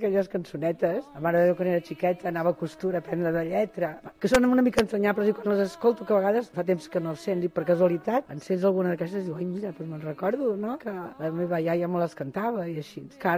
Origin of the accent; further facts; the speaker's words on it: Barcelona, Catalonia, Spain; soc de Barcelona, d'aquí del barri del casc antic. Ara en tinc 63 anys.